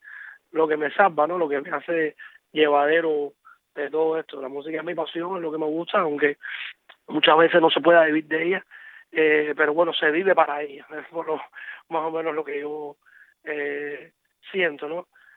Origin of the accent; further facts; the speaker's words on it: Cuba; now in Spain; desde que me fui a España, de Cuba, en el año 97, definitivamente he estado en Cuba como 3 veces.